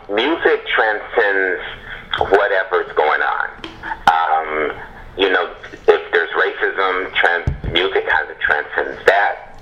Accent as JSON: {"language": "English", "town": "Indio", "region": "California", "country": "United States", "tie": "born or raised there", "said": "I grew up in Indio, California, in the desert."}